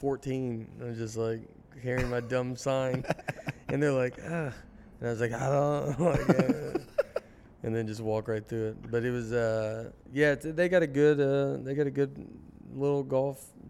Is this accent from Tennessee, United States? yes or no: yes; Nashville, Tennessee, United States; I'm from Nashville. It's completely different than it was growing up.